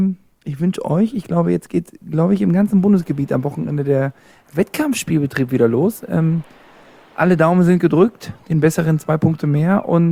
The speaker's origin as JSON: {"language": "German", "town": "Landsberg", "region": "Bavaria", "country": "Germany", "said": "Ja. In meiner alten Heimat übrigens."}